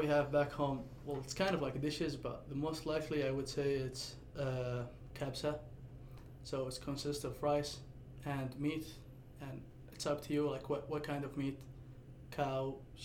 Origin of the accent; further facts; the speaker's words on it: Afif, Riyadh Province, Saudi Arabia; I'm from Saudi, from a town that is called Afif. It's right in the middle of Saudi. I would say it's 4 times bigger than St. George, mm-hmm. with a population of around 800,000 people.